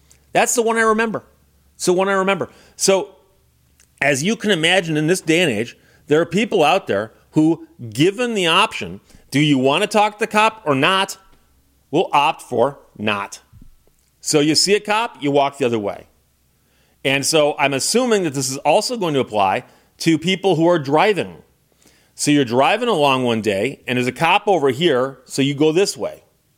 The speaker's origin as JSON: {"language": "English", "town": "Birmingham", "region": "Michigan", "country": "United States", "tie": "born or raised there", "said": "I grew up in Birmingham, Michigan, suburb of Detroit, but quite a ways out from Detroit. And it was a relatively nice, quiet place."}